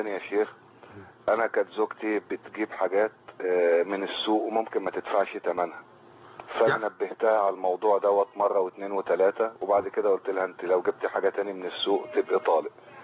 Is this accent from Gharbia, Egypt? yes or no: no; Cairo, Cairo Governorate, Egypt; انا من القاهره.